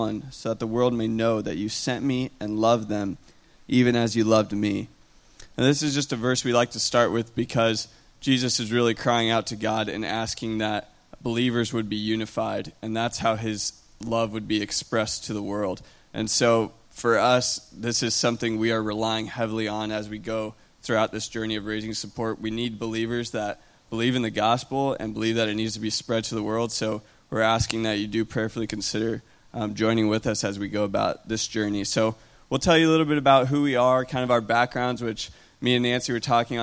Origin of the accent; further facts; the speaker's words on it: Venezuela; also born or lived in Ecuador; which some of you know, some of you don't, but I grew up in Venezuela and Ecuador as a missionary kid.